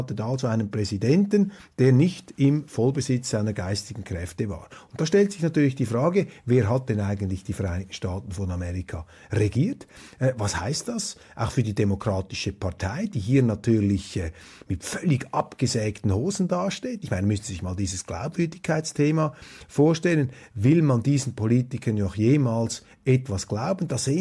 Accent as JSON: {"language": "German", "country": "Switzerland", "said": "Zum Glück sind wir Schweizer da draußen."}